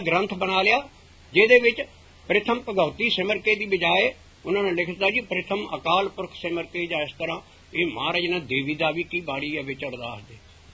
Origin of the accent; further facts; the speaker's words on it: Balarwal, Punjab, India; born there; ਮੇਰਾ ਜਨਮ ਉਸ ਰਾਧਾ ਸਵਾਮੀ ਦੇ ਲਾਗੇ ਹੀ ਪਿੰਡ ਬਲੜਵਾਲ ਹੈ ਤੇ ਭੋਲਵਾਗੇ ਹੋਰ ਪਿੰਡ ਸਾਰੇ ਉਹਨਾਂ ਵੰਗਾਂ ਚ, ਮੇਰਾ ਜਨਮ ਉੱਥੇ ਦਾ ਹੈ।